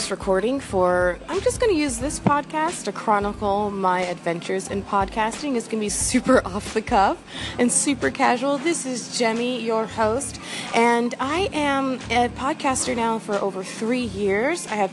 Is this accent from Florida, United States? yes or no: yes; Florida, United States; I'm from South Florida, so it was quite the trip to get over here